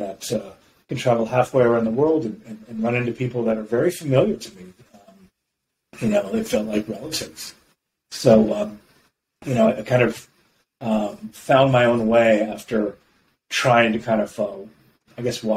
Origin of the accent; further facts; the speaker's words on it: Toronto, Ontario, Canada; As far as my engagement with Judaism, I grew up in Toronto, Canada. I'm, I guess, a third generation Canadian. Grew up Reform